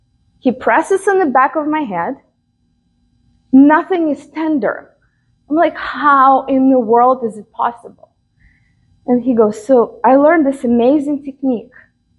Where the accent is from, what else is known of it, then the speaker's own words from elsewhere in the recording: Minsk, Belarus; growing up in Minsk, Belarus. Have you guys heard of Minsk, Belarus? It's former Soviet Union.